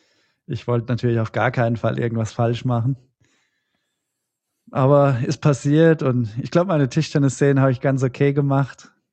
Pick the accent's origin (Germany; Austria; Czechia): Czechia; German is a second language; Also ich war ja ein Tscheche. Ich hatte dann die tschechische Flagge auf der einen Seite drauf